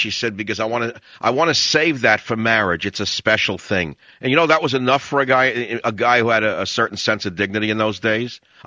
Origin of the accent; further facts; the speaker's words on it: The Bronx, New York, United States; Yeah, but I'm not from Brooklyn. I'm from the Bronx. Nevertheless, it's close enough.